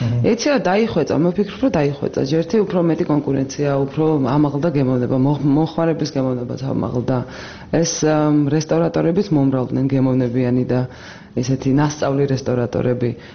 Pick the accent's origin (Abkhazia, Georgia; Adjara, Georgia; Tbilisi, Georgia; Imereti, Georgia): Imereti, Georgia; კი, ნუ მე ვამბობ, რადგან იმერელი ვარ